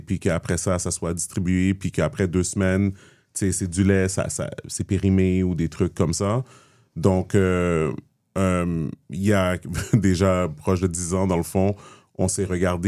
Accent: Montreal, Quebec, Canada; j'ai grandi à Montréal-Nord

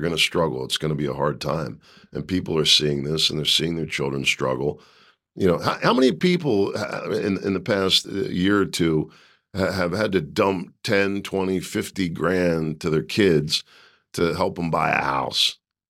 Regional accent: Philadelphia, Pennsylvania, United States; See, we're from Philly.

